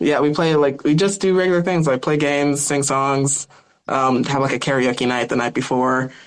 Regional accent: Texas, United States; So glad to be here. I come from Texas and I'm a scriptwriter.

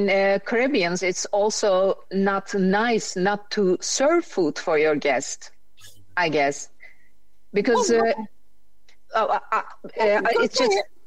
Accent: Turkey; now in Netherlands

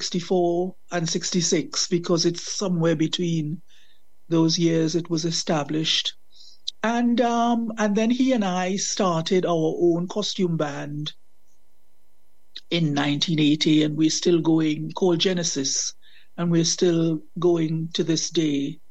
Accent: Trinidad & Tobago; moved away as an adult; now in United Kingdom; I am a Windrush veteran. I came in from Trinidad and Tobago in 1969 to start nursing and I've been here ever since. I married a fellow Trinidadian

